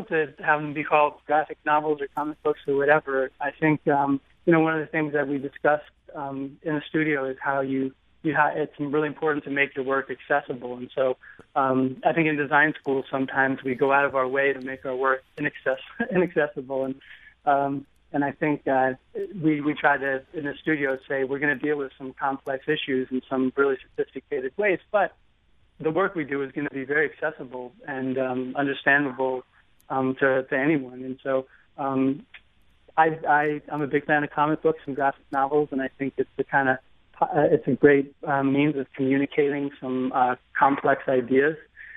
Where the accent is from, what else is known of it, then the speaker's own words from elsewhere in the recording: New York, United States; I'm not from St. Louis. I'm from New York, but I just have really enjoyed working there.